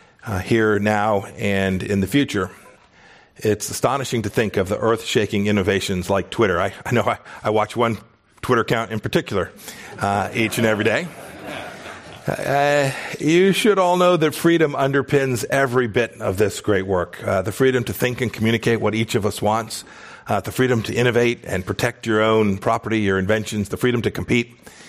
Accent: California, United States; I'm from California. I think it's okay.

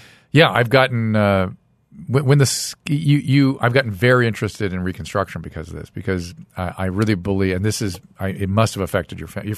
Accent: California, United States; In Southern California.

